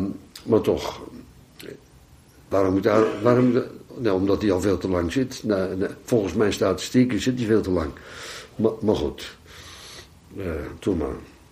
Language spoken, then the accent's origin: Dutch; Netherlands; Wij zijn Nederlanders, wij vinden dat sowieso problematisch. We hebben altijd problemen gehad met overheid.